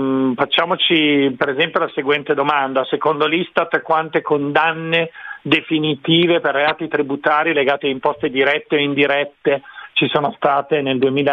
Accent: Veneto, Italy; born there; Assolutamente, io sono nato in Veneto.

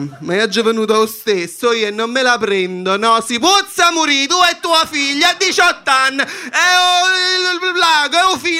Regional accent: Naples, Campania, Italy; però, raga, io sono napoletano

